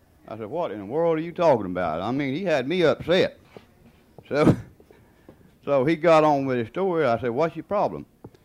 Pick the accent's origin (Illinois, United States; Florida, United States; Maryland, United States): Florida, United States; Steinhatchee; But anyhow, I'm from Steinhatchee. Do y'all know where Steinhatchee is?